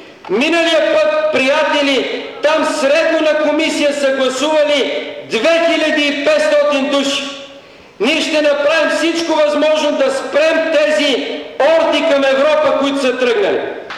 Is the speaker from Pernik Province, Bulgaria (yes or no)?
no; Blagoevgrad Province, Bulgaria; Той е кандидат за народен представител в моя роден край, Пиринския.